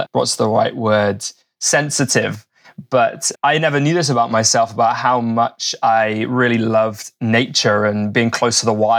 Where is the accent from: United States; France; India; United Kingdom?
United Kingdom; England; moved away as an adult; also born or lived in London; now in Vancouver, Canada; I'm from England, coming at you by way of Vancouver. So yeah, spent a good 6 or 7 years living in the city of London. Fancy the change. Moved out to the Pacific Northwest 4 years ago.